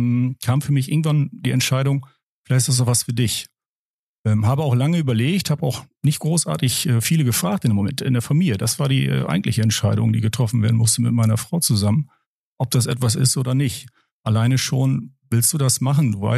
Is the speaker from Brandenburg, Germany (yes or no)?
no; Hoogstede, Lower Saxony, Germany; Komme gebürtig aus Hochstede, bin dort auch aufgewachsen. Lebe jetzt aber seit über 20 Jahren schon mit meiner Frau und meinen beiden Kindern. Das sind zwei Mädels in Emlichheim. Und bin eigentlich komplett in der Grafschaft verwurzelt.